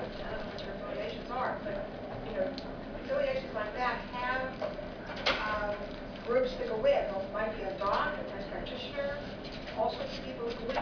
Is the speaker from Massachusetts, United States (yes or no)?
yes; Boston, Massachusetts, United States; I'm from Boston.